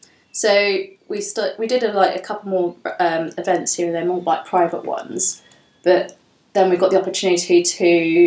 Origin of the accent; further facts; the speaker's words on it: Singapore; Anyway, to me as a Singaporean, that's how you'd cook it.